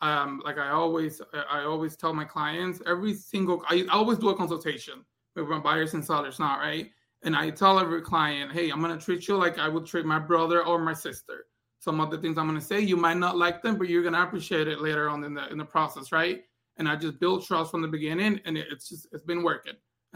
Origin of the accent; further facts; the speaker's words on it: Puerto Rico; moved away; when we moved here 16 years ago from Puerto Rico, we had community leaders that used to help us, right? Help my mom and my family to get food on our table for Thanksgiving, right?